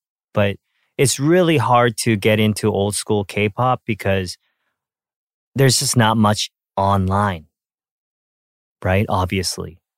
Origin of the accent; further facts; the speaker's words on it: Canada; when I was growing up in Canada, I think I was like 12, 13. I was at a private school.